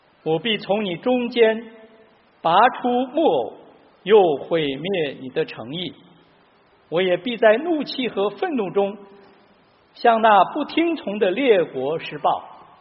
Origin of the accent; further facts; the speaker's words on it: China; 小时候生活在中国农村的山区，常常听老人们说靠天吃饭